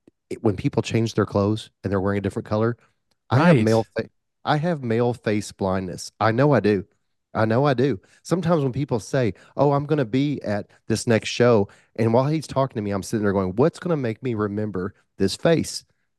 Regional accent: Kentucky, United States; now in New York, United States; And you know how I always say, I'm from Kentucky. Even though I'm in New York, I say, hey, hi.

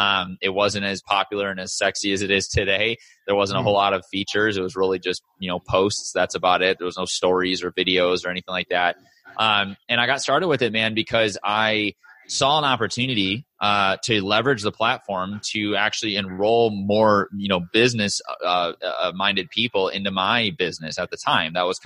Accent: Michigan, United States; moved away as an adult; also born or lived in St. Louis; now in Scottsdale, United States; I'm originally from Michigan. That's where I grew up. I was born in St. Louis, Missouri, but I spent so far the majority of my life growing up in Michigan and then moved out to Scottsdale about 2.5 years ago

